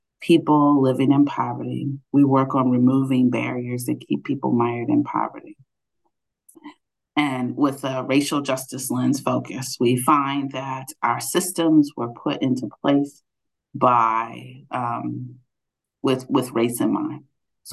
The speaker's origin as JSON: {"language": "English", "town": "Philadelphia", "region": "Pennsylvania", "country": "United States", "tie": "born or raised there", "said": "So I grew up in Northern Philadelphia, and my father was a Mennonite pastor, and my mother was a social worker."}